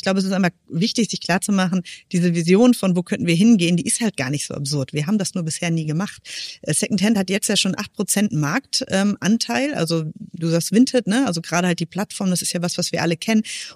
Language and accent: German; Hesse, Germany; ich komme auch aus Hessen